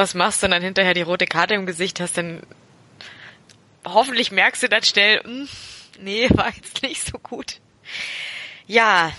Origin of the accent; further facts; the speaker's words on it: Augsburg, Bavaria, Germany; Denn wir als Augsburger sind ja in diese seltene Freude noch nicht gekommen.